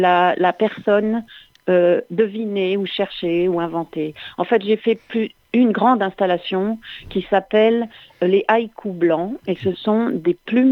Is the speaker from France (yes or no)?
no; DR Congo; born there; je suis née en RDC, c'était l'ex-Congo belge.